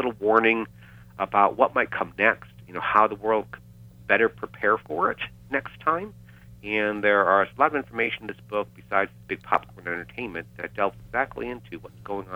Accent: Chicago, Illinois, United States; we grew up in Chicago

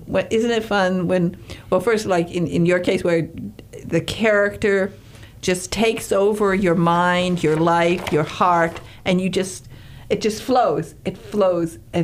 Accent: Upper Peninsula, Michigan, United States; I come from the Upper Peninsula of Michigan, and we had a state institution there that was very famous.

